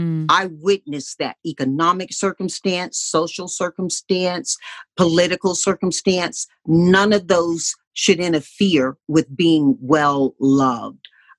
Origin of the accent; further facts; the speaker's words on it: Deep South, United States; But growing up in the Deep South, Mom taught us